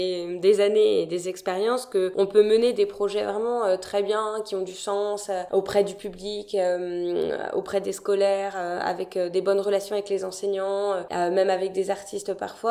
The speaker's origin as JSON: {"language": "French", "town": "Dinan", "region": "Brittany", "country": "France", "tie": "born or raised there", "said": "je suis née à Dinan, j'ai grandi à Dinan."}